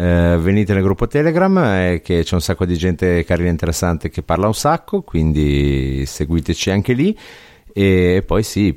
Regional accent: Genoa, Liguria, Italy; Sai che sono genovese

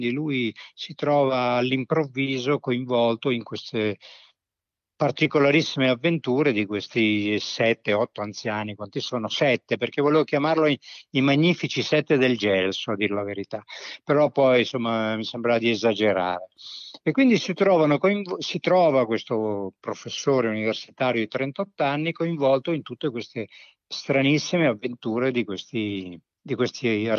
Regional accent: Rome, Lazio, Italy; born there; Io poi ho anche origini materne marchigiane e quindi da bambino venivo spedito da Roma, dove sono nato, venivo spedito nelle Marche

